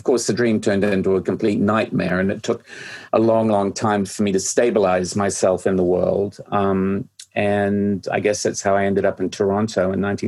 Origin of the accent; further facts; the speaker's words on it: New Zealand; now in Canada; But I left New Zealand in 1974, so I always call myself a New Zealander, but really? I don't know. Canada made me what I am.